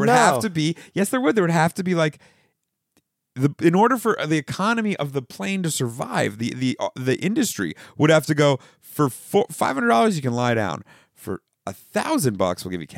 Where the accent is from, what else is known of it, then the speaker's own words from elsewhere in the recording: New York City, New York, United States; Like I grew up in Stuyvesant Town, which is a low income housing.